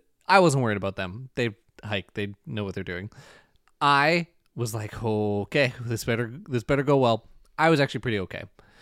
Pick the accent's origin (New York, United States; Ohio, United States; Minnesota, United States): Minnesota, United States; I'm so Minnesotan, all right?